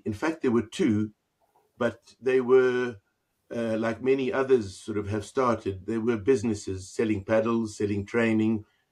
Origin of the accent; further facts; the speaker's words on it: South Africa; now in England, United Kingdom; I come originally from South Africa. That's where my accent is.